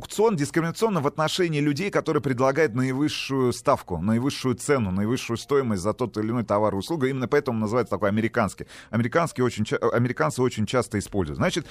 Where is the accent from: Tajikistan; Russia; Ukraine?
Tajikistan; Kurgan-Tyube, Khatlon; я родился в Курган-Тюбе, воспитывался в Курган-Тюбе, закончил среднюю школу номер 9 Курган-Тюбе имени Дзержинского.